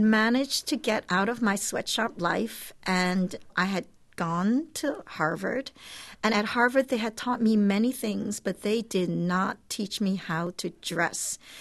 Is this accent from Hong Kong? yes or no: yes; Hong Kong; moved away; also born or lived in Brooklyn, United States; I come from a very poor family. We're immigrants. We moved from Hong Kong to Brooklyn.